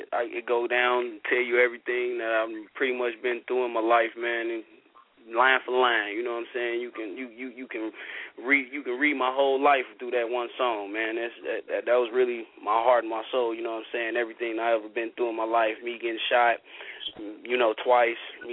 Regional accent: Gary, Indiana, United States; I'm from Glen Park.

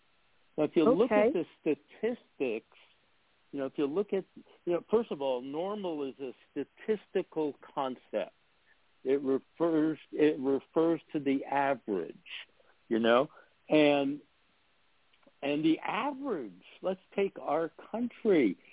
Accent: New York, United States; I grew up outside of New York City. My family from Italy and New York City. I was a street punk.

